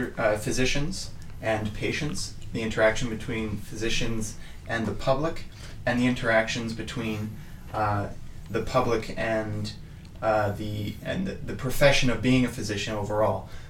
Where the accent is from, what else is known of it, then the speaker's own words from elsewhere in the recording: Victoria, British Columbia, Canada; also born or lived in Prince George; I'm originally from Victoria, and I did high school here in Prince George